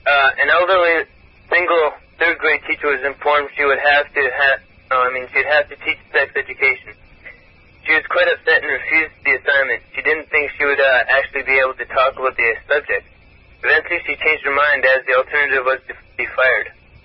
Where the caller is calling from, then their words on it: Kelowna, British Columbia, Canada